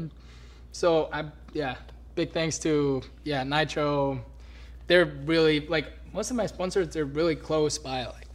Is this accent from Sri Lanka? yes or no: no; Bavaria, Germany; English is a second language; I grew up a bit outside of Munich.